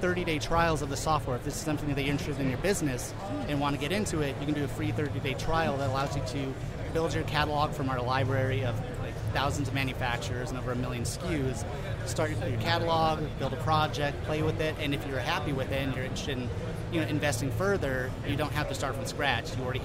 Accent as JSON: {"language": "English", "region": "California", "country": "United States", "said": "but I'm from the Bay Area, California, so the weather is pretty much, it's pretty much the same."}